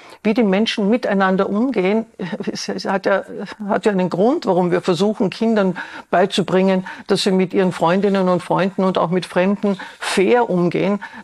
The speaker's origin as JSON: {"language": "German", "region": "Vienna", "country": "Austria", "said": "Ich als Wienerin habe ein Beispiel"}